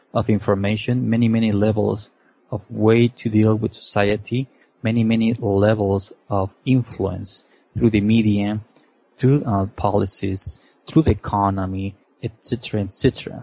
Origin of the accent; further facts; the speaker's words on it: Peru; So let's say I'm Peruvian. I was born and raised in Peru.